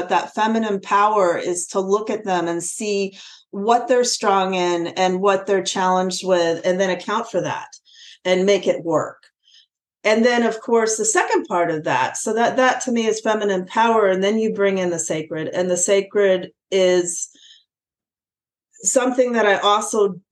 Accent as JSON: {"language": "English", "town": "Plano", "region": "Texas", "country": "United States", "tie": "born or raised there", "said": "And I grew up in Plano, Texas, north of Dallas, Texas"}